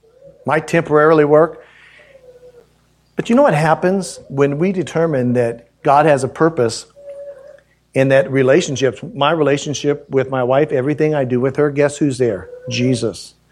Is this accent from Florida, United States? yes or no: yes; Florida, United States; born there; also born or lived in Mississippi / Alabama; I was born in Florida, spent some time in Mississippi, and then Alabama. I had my speech affected. I'm going to use a little Southernese